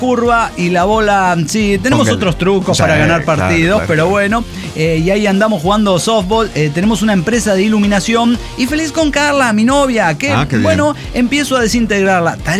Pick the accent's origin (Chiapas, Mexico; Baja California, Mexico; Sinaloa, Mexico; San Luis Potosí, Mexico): Baja California, Mexico; Tijuana; Yo soy de Tijuana, vengo aquí con la bandera.